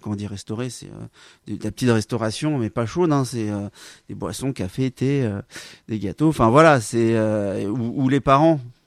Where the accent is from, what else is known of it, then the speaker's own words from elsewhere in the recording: Quimper, Brittany, France; born there; Moi je suis né à Quimper, donc c'est cool d'avoir offert ça là.